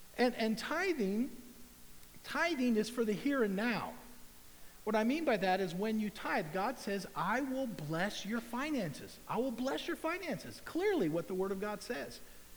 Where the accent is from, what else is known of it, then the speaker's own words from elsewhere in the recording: United States; I'm American. I love hot dogs. I love pizza.